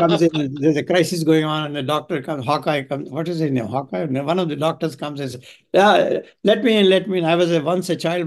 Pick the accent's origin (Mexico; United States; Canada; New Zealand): Canada; And I don't care about that as a Canadian citizen. I want to know, Prime Minister, can you articulate here what is in the interest of general common good of Canada?